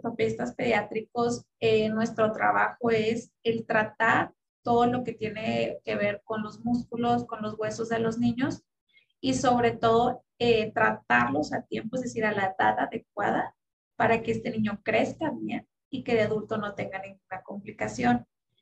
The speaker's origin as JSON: {"language": "Spanish", "town": "Ciudad Juárez", "region": "Chihuahua", "country": "Mexico", "tie": "born or raised there", "said": "Bien, pues yo soy de Ciudad Juárez, Chihuahua, aquí de México. Nacida, criada, estudié parte de mi carrera en la universidad de aquí, de esta ciudad, que se llama Universidad Autónoma de Ciudad Juárez."}